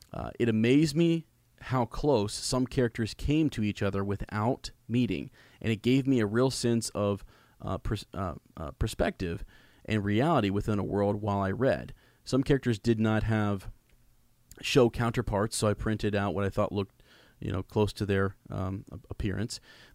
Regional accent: New Hampshire, United States; I hail from the Kingdom of New Hampshire.

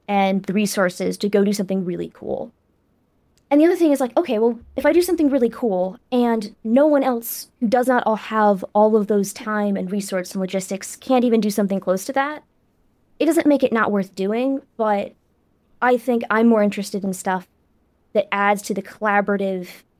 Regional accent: Southern United States, United States; now in New York City, United States; I grew up in the South, and like, I don't think you can grow up in the South without having a certain feeling about the devil.

